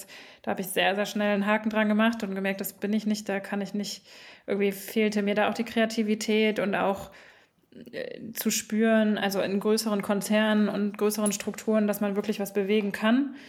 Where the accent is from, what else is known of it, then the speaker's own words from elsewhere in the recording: Düsseldorf, North Rhine-Westphalia, Germany; Genau, wir kommen ja beide auch aus Düsseldorf